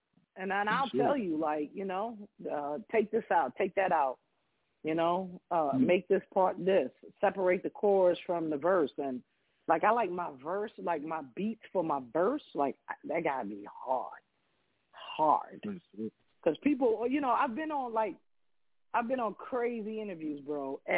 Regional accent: New York, United States; You know, I'm from New York, but, you know, I'm very picky with beats.

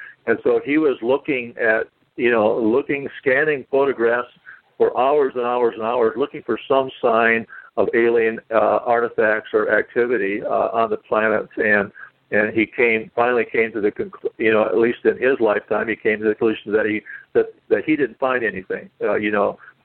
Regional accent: United States; I'm a taxpayer. I'm an American.

